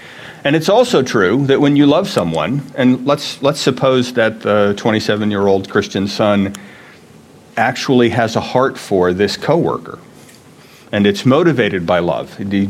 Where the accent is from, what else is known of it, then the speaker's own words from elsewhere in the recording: United States; I'm an American, one of my secondary identities. I'm really happy about it.